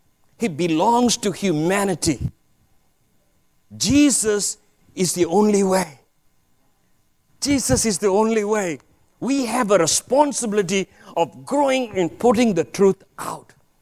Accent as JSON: {"language": "English", "country": "Malaysia", "moved": "yes", "said": "My family and I, we came from Malaysia 20 years ago."}